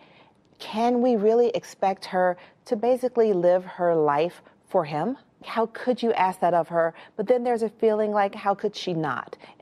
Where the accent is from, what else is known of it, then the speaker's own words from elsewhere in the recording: Atlanta, Georgia, United States; But, you know, I grew up in Atlanta, where there's this really robust black middle class